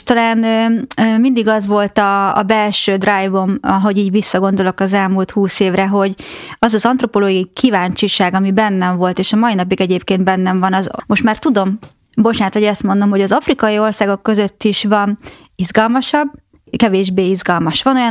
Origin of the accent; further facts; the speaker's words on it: Diósd, Pest, Hungary; illetve Diósdon nőttem fel, ahol volt egy nemzetközi keresztény iskola a sarkunkon